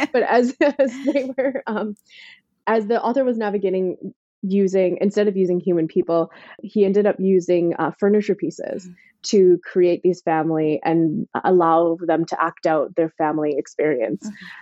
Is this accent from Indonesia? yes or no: no; Port Moody, British Columbia, Canada; I grew up in Port Moody in a very white suburban neighborhood.